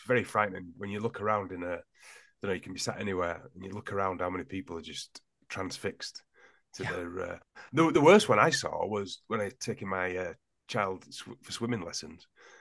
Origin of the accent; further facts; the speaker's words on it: Yorkshire and the Humber, United Kingdom; moved away as an adult; now in London, United Kingdom; Even in my existence, I'm 50 now. I remember when I moved away from Yorkshire and I went to London.